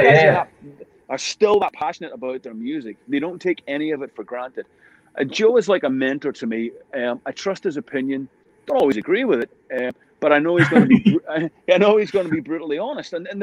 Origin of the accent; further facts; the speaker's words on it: Belfast, Northern Ireland, United Kingdom; him and I both growing up in Belfast when we were kids in the 70s and 80s